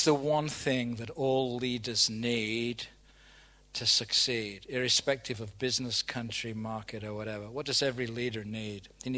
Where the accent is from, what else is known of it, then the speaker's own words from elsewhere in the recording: New Zealand; I come from New Zealand. You know the difference between Australia and New Zealand, right?